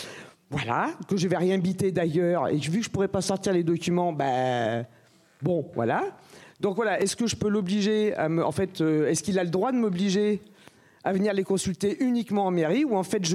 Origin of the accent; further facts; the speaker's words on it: Nouvelle-Aquitaine, France; Nous, on est de Haute-Corrèze.